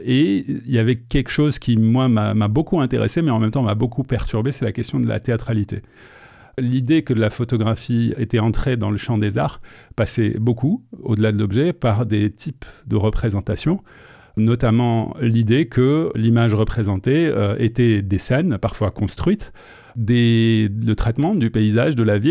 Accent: Algiers, Algiers Province, Algeria; Je sais que c'est des choses que j'avais vues dans mon enfance à Alger.

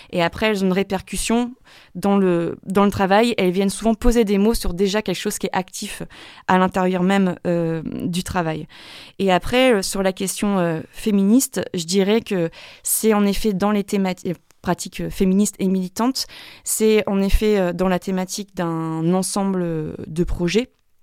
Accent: France; ce qui était en train de m'arriver en tant que Française en Afrique

